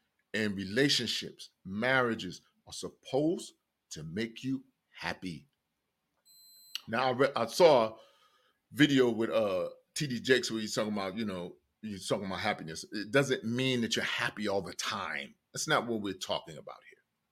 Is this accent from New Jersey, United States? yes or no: yes; Newark, New Jersey, United States; I grew up in Newark, New Jersey. This was never a thing that was respected. Not even in my neighborhood.